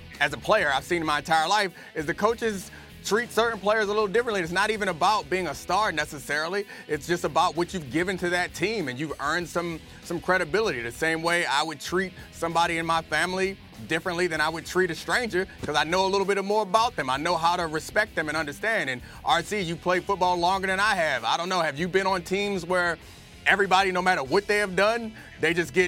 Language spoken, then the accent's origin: English; Baltimore, Maryland, United States; I was 5'11". I grew up in Baltimore.